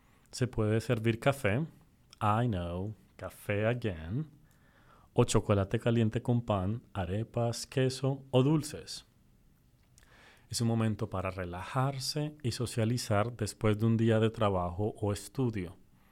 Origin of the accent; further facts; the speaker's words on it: Colombia; soy profesor en la Universidad de Virginia y soy de Colombia.